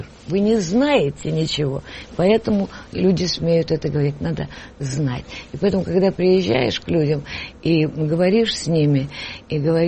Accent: Hlukhiv, Sumy Oblast, Ukraine; Я же из Сумской области, город Глухов. Это же на границе совсем.

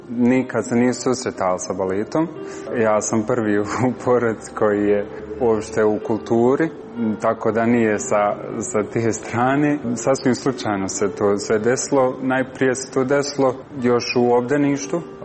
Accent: Bosnia & Herzegovina; Ja sam prvi iz Bosne poslije 10 godina.

